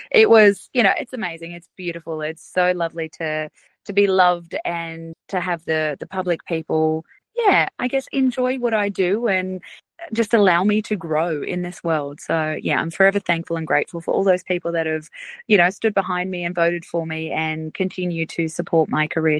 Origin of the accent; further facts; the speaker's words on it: Sydney, New South Wales, Australia; And Sydney is, of course, my hometown. I'm born and bred in the western suburbs of Sydney.